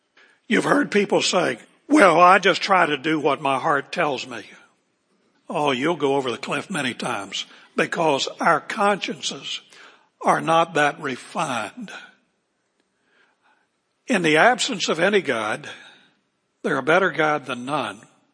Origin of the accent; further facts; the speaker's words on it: West Virginia, United States; And I grew up in West Virginia, which is not a southern state, but had a southern influence.